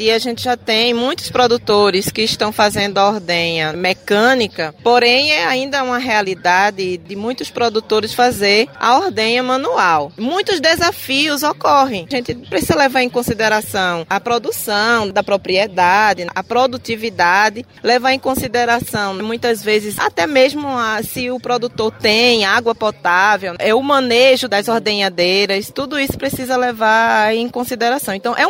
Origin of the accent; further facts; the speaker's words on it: Pernambuco, Brazil; lá na minha região, que eu sou de Pernambuco, nós chamamos de queijo de manteiga.